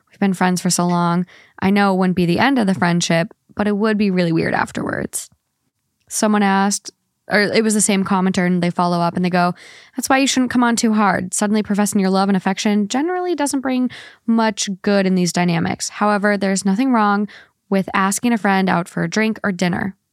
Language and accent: English; Minnesota, United States; now in Los Angeles, United States; I'm from Minnesota.